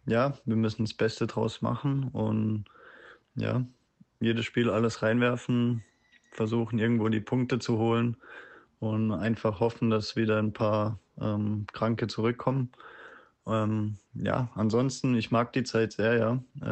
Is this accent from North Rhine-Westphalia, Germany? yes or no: no; Freiburg, Baden-Württemberg, Germany; Ich komme aus Freiburg, ist meine Heimatstadt, die ganze Jugend dort verbracht.